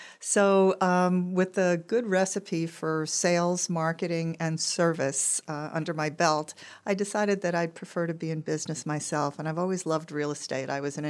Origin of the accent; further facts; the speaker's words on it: Long Island, New York, United States; Yeah, the idea, we're originally from Long Island, my husband and I.